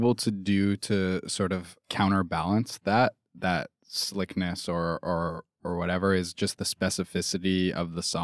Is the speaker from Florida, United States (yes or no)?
yes; Florida, United States; I'm from Florida.